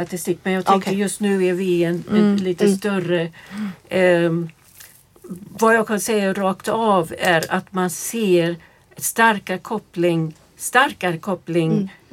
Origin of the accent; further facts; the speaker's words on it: United States; Nu kommer jag från USA där det är verkligen det är djungel när det gäller när går man i pension.